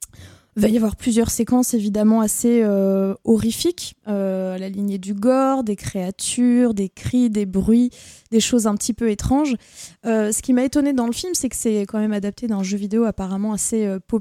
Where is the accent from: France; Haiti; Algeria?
France; les questions sociales ne sont pas les mêmes que chez nous en France.